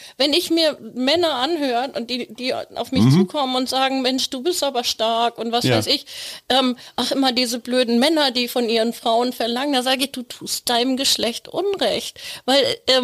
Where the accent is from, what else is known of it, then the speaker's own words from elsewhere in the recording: Plön, Schleswig-Holstein, Germany; Ich komme aus Plön.